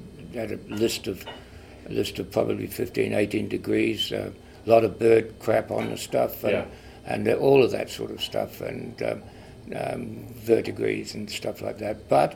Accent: New Zealand; now in Sydney, Australia; I'm from New Zealand. I live in Australia, live in Sydney.

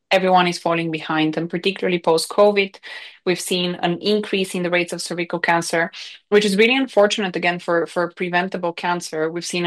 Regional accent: Bulgaria; English is a second language; now in United Kingdom

